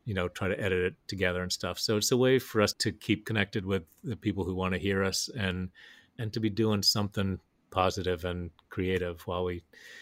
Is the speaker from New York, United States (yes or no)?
no; Huntington, West Virginia, United States; And we were recording it in my hometown in Huntington on the big Keith Albee stage